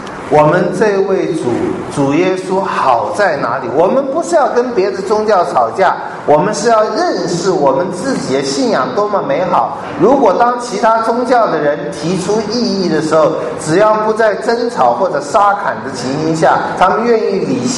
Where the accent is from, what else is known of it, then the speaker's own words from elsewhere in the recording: China; 这个我们中国人听到不会很喜欢